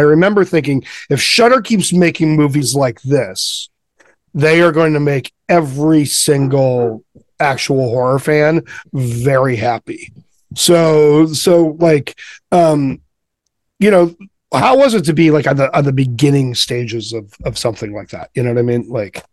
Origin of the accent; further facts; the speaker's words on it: Conifer, Colorado, United States; I grew up in Colorado too. That's crazy. I grew up in I grew up in Conifer.